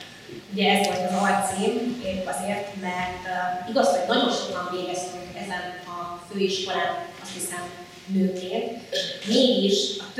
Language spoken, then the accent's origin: Hungarian; Komárom-Esztergom, Hungary; Én pont Fejér megye, Komárom Esztergom megye határáról, Gokorról származom.